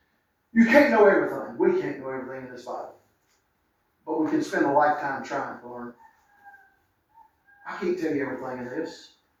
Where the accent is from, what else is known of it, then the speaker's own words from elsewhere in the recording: North Carolina, United States; now in Kansas, United States; My wife and I came from North Carolina.